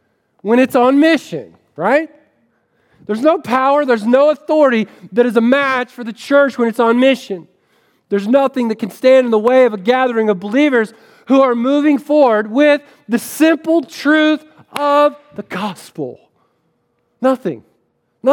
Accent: Florida, United States; also born or lived in Springfield; now in Chicago, United States; I spent 5 years in Springfield, and I thought I'd move to Chicago and be like, oh man, I'm from Florida, right?

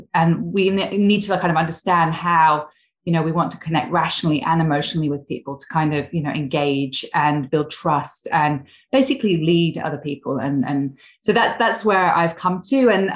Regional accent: England, United Kingdom; now in Australia; I'm actually English, but living in Australia. So I've been here now for over 12 years and my accent's still not remotely Australian.

